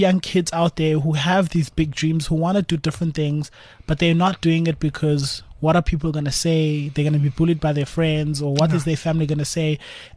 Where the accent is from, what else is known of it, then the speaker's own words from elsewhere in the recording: South Africa; And as black kids and as black South African and as people of color, we need to embrace all dreamers.